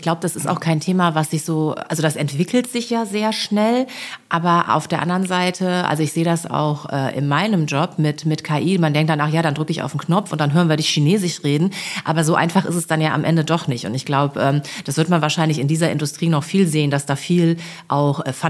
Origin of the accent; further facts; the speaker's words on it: Rhineland, Germany; bin Rheinländerin.